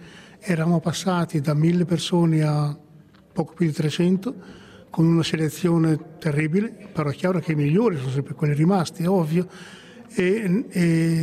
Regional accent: Florence, Tuscany, Italy; moved away as an adult; now in Switzerland; io vengo da Firenze, ho studiato all'università e in parte, e poi sono venuto qui alla Monteforno nel 60, fine 60

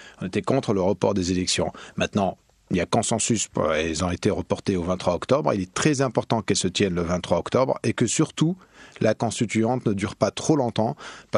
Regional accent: Tunisia; Il y a deux choses qui nous ont marqué en tant que Tunisiens.

